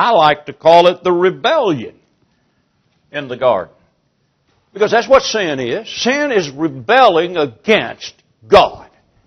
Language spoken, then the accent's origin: English; Appalachia, United States; But I moved off to the city, went to school. I learned better. I'm no longer considered a hillbilly. I'm Appalachian American.